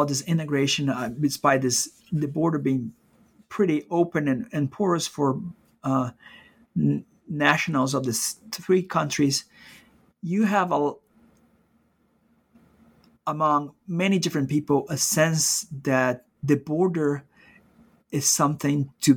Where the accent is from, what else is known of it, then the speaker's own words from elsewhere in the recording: Brazil; I was not only a foreigner, but I was from Brazil, from across the border